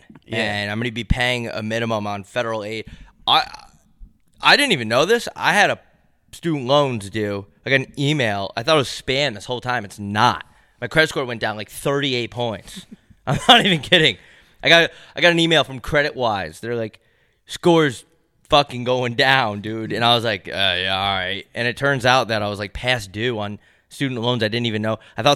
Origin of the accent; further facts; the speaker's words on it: New York, United States; I'm nah, I'm not from here. I'm from New York.